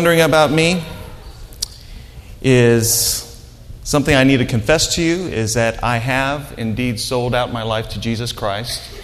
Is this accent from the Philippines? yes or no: yes; Philippines; I am Filipino, all right?